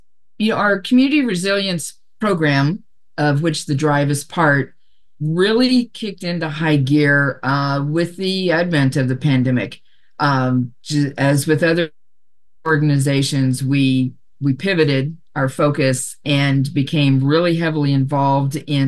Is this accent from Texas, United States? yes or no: yes; Dallas, Texas, United States; now in Oregon, United States; I am originally from Dallas, Texas, but I've been here since 97.